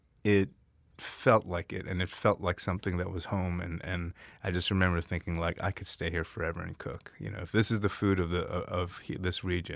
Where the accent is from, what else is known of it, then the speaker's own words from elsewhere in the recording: Louisville, Kentucky, United States; from Louisville, Kentucky, and I'm a chef and a writer.